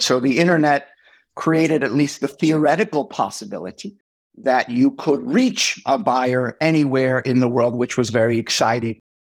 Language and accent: English; New York, United States; moved away as an adult; now in Silicon Valley, United States; I'm originally a New Yorker, but I moved to Silicon Valley at the end of the last millennium